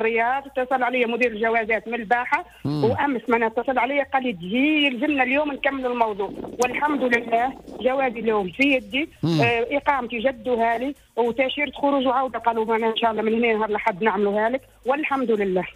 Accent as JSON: {"language": "Arabic", "country": "Egypt", "said": "عندهم مصاريف ما عندهمش بابا نشوف بورس حيث أنا مصري"}